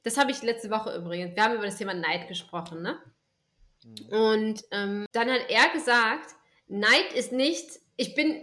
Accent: Gütersloh, North Rhine-Westphalia, Germany; Jetzt war diese Niederlassung in meinem Heimatort, ja. Es war Gütersloh. Und jetzt komme ich aus Gütersloh

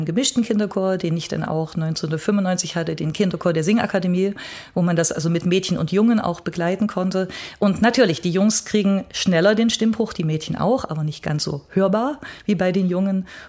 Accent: Dresden, Saxony, Germany; ich bin ja als Dresdner Chorleiterin

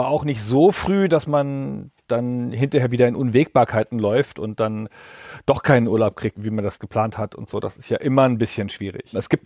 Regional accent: Hanover, Lower Saxony, Germany; Und außerdem ist es Hannover, wo man richtiges Hochdeutsch spricht. Das ist immer sehr schön, da hinzukommen in meine alte Heimat.

